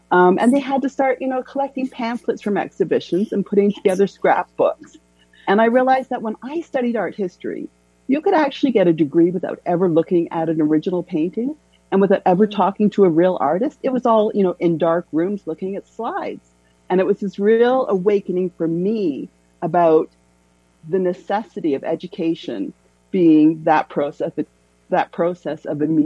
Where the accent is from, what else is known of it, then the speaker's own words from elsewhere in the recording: Canada; now in Barbados; Yeah, I'm originally from Canada.